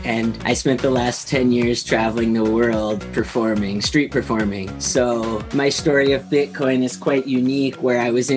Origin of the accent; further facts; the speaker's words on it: Red Deer, Alberta, Canada; born there; also born or lived in Vancouver / Niagara Falls; now in Calgary, Canada; I was born in Red Deer, Alberta, between Calgary and Edmonton. I'm currently in Calgary right now. Okay. And I spent some time in Vancouver as well. So I'm a West Coast guy, but I also lived in Niagara Falls.